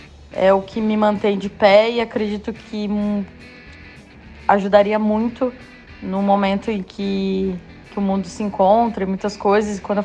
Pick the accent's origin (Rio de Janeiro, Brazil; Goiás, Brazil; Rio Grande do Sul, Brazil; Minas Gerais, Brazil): Rio Grande do Sul, Brazil; Novo Hamburgo; moved away as an adult; now in Itajaí, Brazil; para quem não me conhece. Eu tenho 32 anos, moro em Itajaí hoje, atualmente estou morando em Itajaí, mas sou de Novo Hamburgo, né? Cresci em Novo Hamburgo, então estou há 3 anos e meio aqui, quase 3 anos e meio, né?